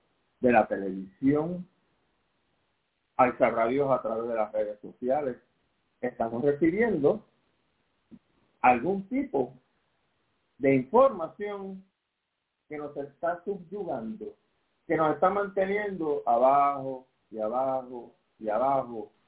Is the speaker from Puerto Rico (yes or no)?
yes; Puerto Rico; no solamente como puertorriqueños, sino como seres humanos